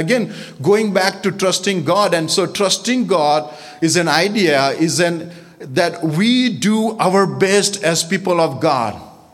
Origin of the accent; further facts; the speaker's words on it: India; I come from India.